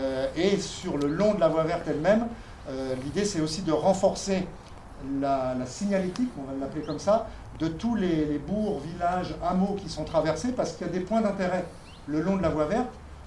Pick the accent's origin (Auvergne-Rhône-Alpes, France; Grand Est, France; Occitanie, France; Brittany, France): Grand Est, France; Moi, je viens de la Marne